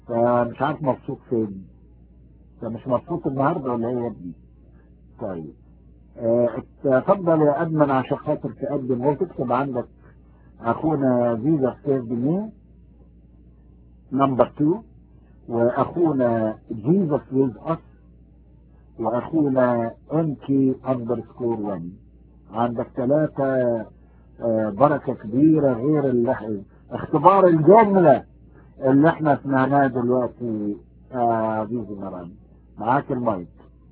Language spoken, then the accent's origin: Arabic; Morocco; انا مغربي ممكن اتحدث باللغة الدارجة المغربية اذا كانوا مغاربة في الروم، انا بعرف موجودين كثيرين. انا مغربي وكنت مسلما والان ابصر